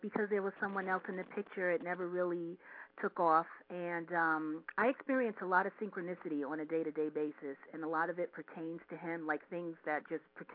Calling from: New York, United States; I'm calling from New York.

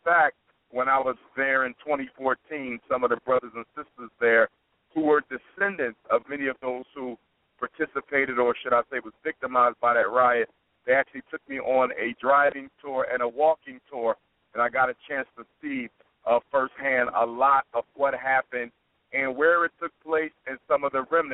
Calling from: Maryland, United States; I'm actually calling you from Maryland.

